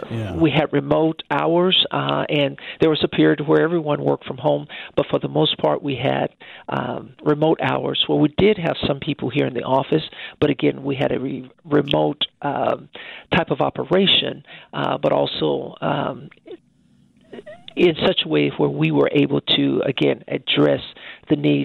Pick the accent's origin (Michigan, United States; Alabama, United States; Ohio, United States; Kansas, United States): Kansas, United States; Wichita; Well, I grew up here in Wichita, Kansas, so I am a native of Wichita.